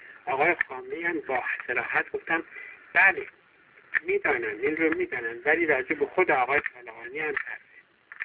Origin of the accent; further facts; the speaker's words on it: Khorasan, Iran; خب ما خراسانی هستیم